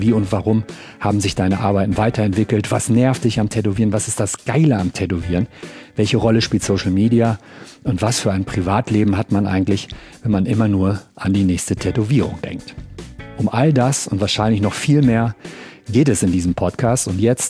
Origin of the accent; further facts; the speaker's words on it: Gelsenkirchen, North Rhine-Westphalia, Germany; ich komme ja aus Gelsenkirchen